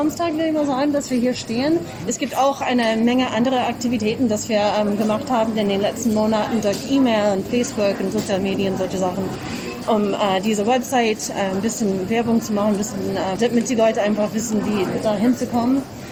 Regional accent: Massachusetts, United States; German is a second language; now in Munich, Germany; Ich komme ursprünglich aus den USA, aus Massachusetts.

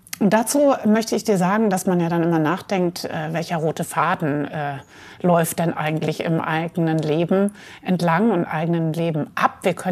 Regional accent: Mainz, Rhineland-Palatinate, Germany; born there; Ja, ich bin geboren in Mainz am Rhein, die Stadt, wo Gutenberg herkommt.

